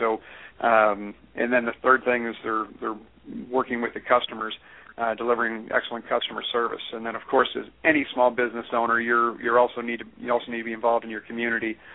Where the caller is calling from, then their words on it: Ann Arbor, Michigan, United States; I'm in Ann Arbor, Michigan